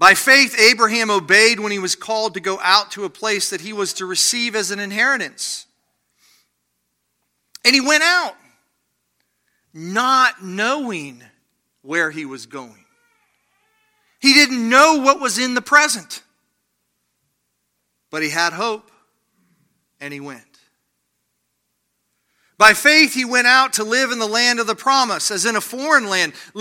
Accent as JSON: {"language": "English", "region": "Ohio", "country": "United States", "said": "I'm from Ohio. We did a lot of sled riding."}